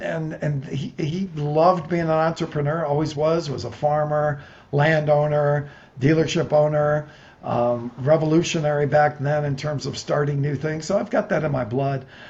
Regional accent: Toledo, Ohio, United States; Toledo. Toledo, okay. Ohio. O-H-I-O.

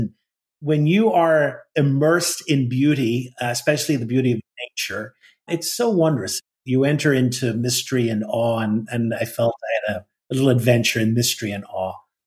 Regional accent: Northern Ireland, United Kingdom; well, I grew up in the north of Ireland.

